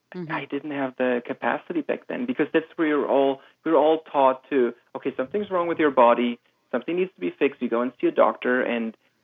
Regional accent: Germany; I grew up in Germany and I have a very conservative upbringing

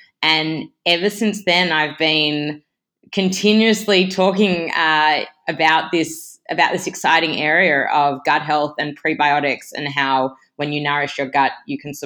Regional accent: Australia; moved away as an adult; now in United States; So I'm an Australian registered dietitian

